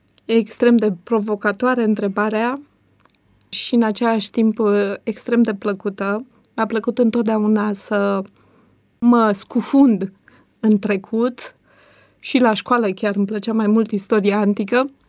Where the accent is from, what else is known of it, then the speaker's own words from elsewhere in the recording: Bucharest, Romania; born there; M-am născut în București.